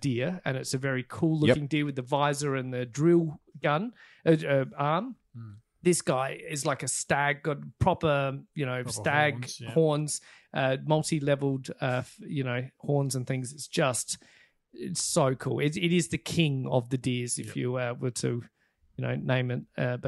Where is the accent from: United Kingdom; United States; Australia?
Australia; me being a Aussie and a patriotic Australian animal fan